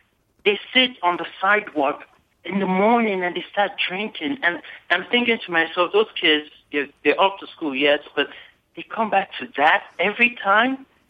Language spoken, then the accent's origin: English; Nigeria; now in United States; I'm an immigrant from Nigeria. I have an engineering degree from LSU.